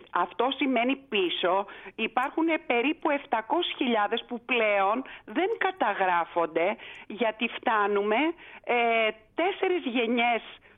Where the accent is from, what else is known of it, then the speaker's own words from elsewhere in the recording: Montreal, Quebec, Canada; Εγώ ως παιδί μεταναστών, αλλά γεννημένη και μεγαλωμένη στο Μόντρεαλ του Καναδά